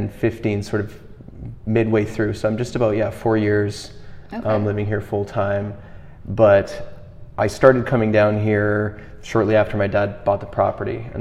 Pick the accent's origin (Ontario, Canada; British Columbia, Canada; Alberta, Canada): Alberta, Canada; Edmonton; So I was born in Edmonton, Alberta, Canada, which for those who don't know where Alberta is, for your listeners that aren't aware, that's sort of above Montana in the western part of Canada. So Edmonton is one of the more northern cities in that province